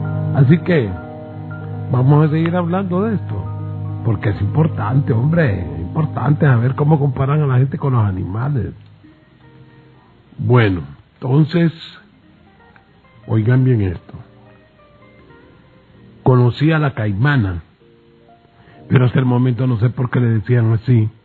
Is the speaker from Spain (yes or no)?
no; Honduras; Simpáticos somos los hondureños, somos cachimbones para poner nombres.